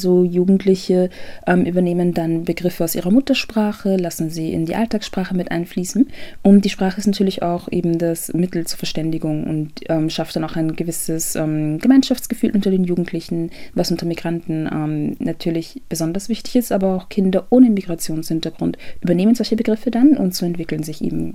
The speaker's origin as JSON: {"language": "German", "country": "Ghana", "said": "ich bin ursprünglich aus Ghana"}